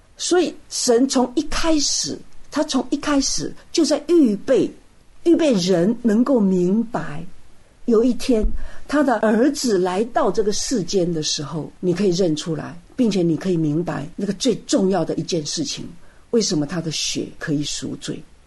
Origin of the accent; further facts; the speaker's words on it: Taiwan; 我们在台湾长大的，我不知道日本人大概不吃，就是说在台湾长大的人